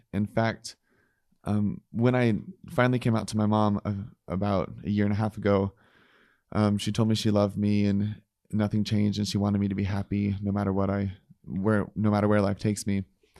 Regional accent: Missouri, United States; I mean, I grew up in Missouri. I grew up on a farm. I grew up in the LDS church.

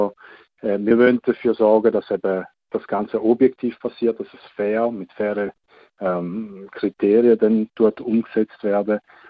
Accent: Switzerland; Wir sind als Schweizer sind wir immer sehr stolz auf unsere Demokratie

